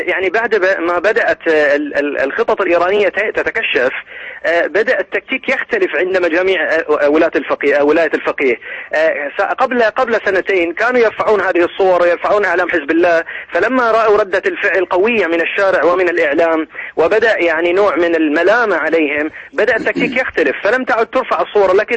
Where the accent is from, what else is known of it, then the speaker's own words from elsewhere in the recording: Bahrain; يعني هنا عندنا في البحرين